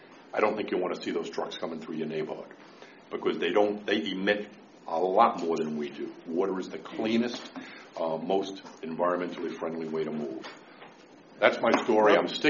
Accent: New Jersey, United States; I'm from New Jersey. Everybody can laugh now.

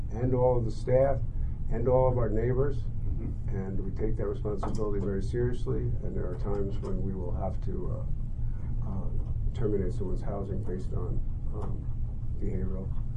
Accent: Hyde Park, New York, United States; growing up in Hyde Park, I was, you know, a few doors down from the Hudson River Psychiatric Center

